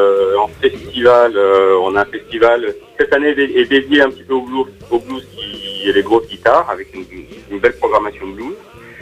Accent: Vienne, Auvergne-Rhône-Alpes, France; moi je suis de Vienne.

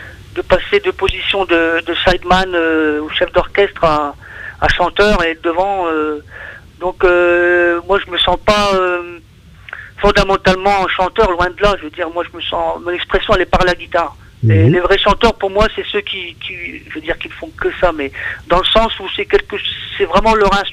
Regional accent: France; born there; Je suis né en France de parents andalous.

